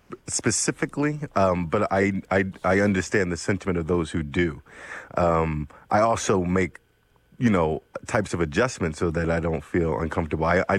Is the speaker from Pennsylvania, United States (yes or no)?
yes; Philadelphia, Pennsylvania, United States; on the block that I grew up in South Philly, at the corner bodega, there was a sign